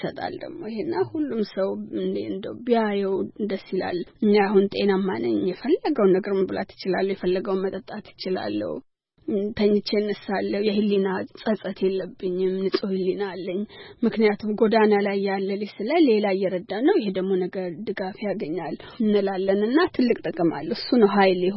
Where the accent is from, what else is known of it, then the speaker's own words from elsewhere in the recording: Chencha, South Ethiopia, Ethiopia; ጨንቻ ነው ተወልጄ አደኩት መብራት በሌለበት መኪና ብዙ በማይገባበትና ውሃ ከጉርጓድ ነው የምንቀዳ ወንዝ ሄደን ነው የምናጠውና